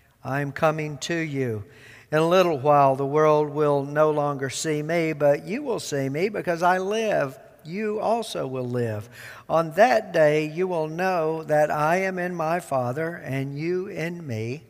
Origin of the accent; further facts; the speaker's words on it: the South, United States; accent: southern; this new phone needs to be trained to my southern accent